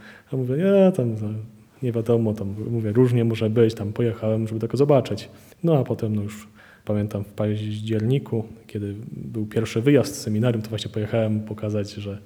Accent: Świętokrzyskie Voivodeship, Poland; pochodzę z parafii pod wezwaniem Wniebowzięcia Najświętszej Marii Panny w Górach Pińczowskich.

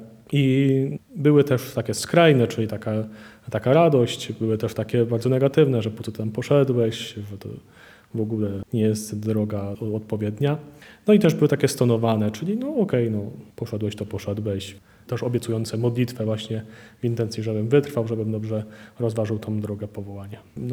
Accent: Świętokrzyskie Voivodeship, Poland; pochodzę z parafii pod wezwaniem Wniebowzięcia Najświętszej Marii Panny w Górach Pińczowskich.

